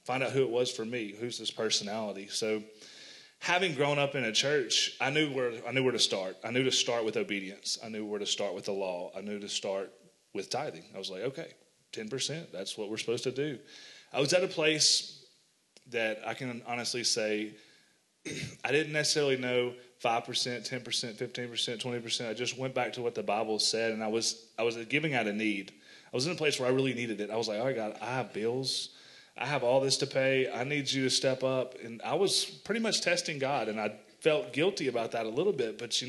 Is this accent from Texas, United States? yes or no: yes; Houston, Texas, United States; moved away as an adult; now in Oklahoma City, United States; I have moved to Oklahoma City in January of this year. I'm from Houston originally.